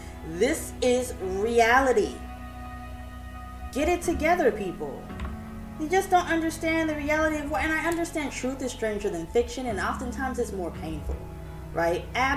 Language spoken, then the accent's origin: English; Atlanta, Georgia, United States; now in New York, United States; I grew up in East Atlanta.